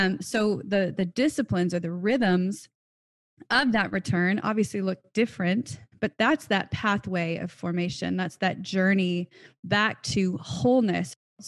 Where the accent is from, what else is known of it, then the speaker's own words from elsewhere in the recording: Southern United States, United States; You know, I grew up in the South and spiritual formation was not the language that we used for this